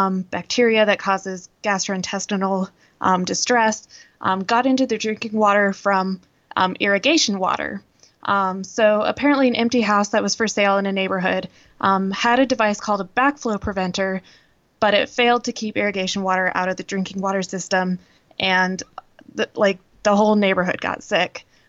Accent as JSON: {"language": "English", "town": "Caldwell", "region": "Idaho", "country": "United States", "tie": "born or raised there", "said": "I haven't really noticed what the rate comparatively to like my hometown in Caldwell, Idaho is"}